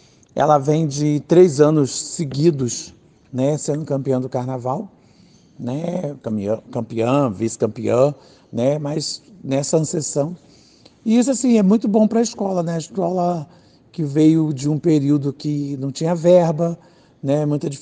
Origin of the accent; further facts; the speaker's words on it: São Gonçalo, Rio de Janeiro, Brazil; now in São Paulo, Brazil; Então, eu comecei em São Gonçalo, né? Comecei na Viradouro, eu sou do Rio, sou de São Gonçalo, e parti para São Paulo